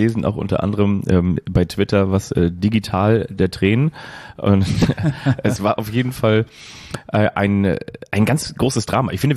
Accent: Kiel, Schleswig-Holstein, Germany; als Kieler

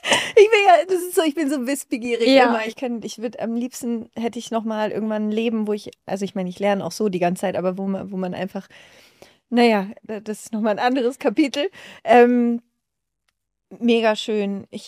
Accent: Überlingen, Baden-Württemberg, Germany; born there; ich bin in Überlingen geboren

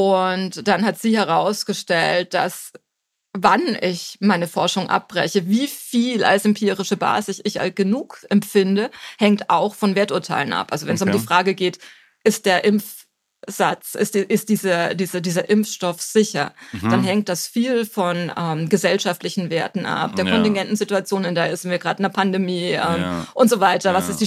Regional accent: Erlangen, Bavaria, Germany; Ich habe ursprünglich an meinem Heimatort studiert, also wo ich noch in der Schule war, in Erlangen, an der FAU.

